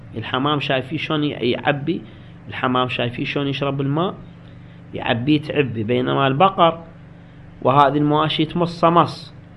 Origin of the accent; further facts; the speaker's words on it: Iraq; بالمطاعم حتى عندنا بالعراق صحيح هم شفت بالمطاعم مقصصيه بالسكين ويجيبوه